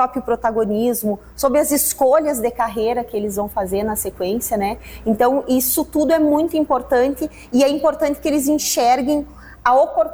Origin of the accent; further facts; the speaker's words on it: Júlio Cardoso, Rio Grande do Sul, Brazil; Então, eu sou daqui, sou natural daqui, natural de Júlio Cardoso, mas quando eu estava com 14, 15 anos, eu tive a oportunidade de, através da escola, de uma atividade da escola, ir para Porto Alegre.